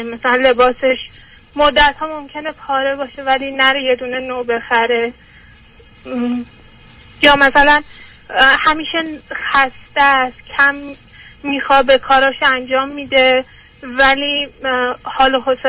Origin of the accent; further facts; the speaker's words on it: Iran; moved away as an adult; now in United States; من 4 سال هستش که از ایران اومدم آمریکا